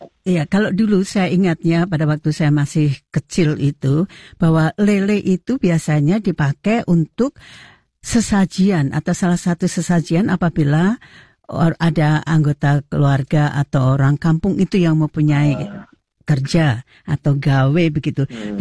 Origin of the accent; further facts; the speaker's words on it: Semarang, Central Java, Indonesia; born there; saya lahir di Semarang.